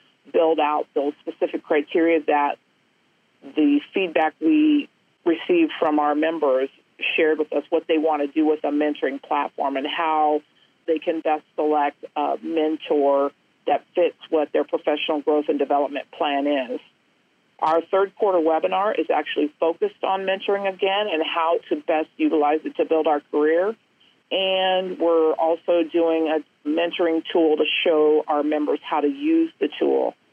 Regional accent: Colorado, United States; I have two examples in my home state here of Colorado

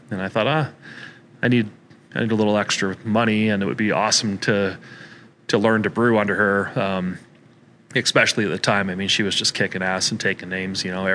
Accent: Utah, United States; also born or lived in California; Well, boy, I was born in California, but pretty much a Utah native. My dad was in the Air Force, is why I was born in California. But my family's from Utah.

